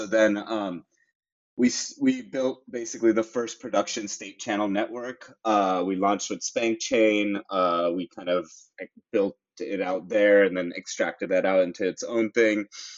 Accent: California, United States; So I'm born and brought up in the Silicon Valley in the San Francisco Bay Area.

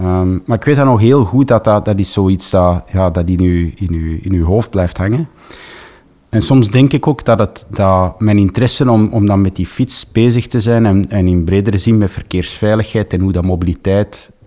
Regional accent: Antwerp, Flanders, Belgium; Ik ben geboren Antwerpenaar.

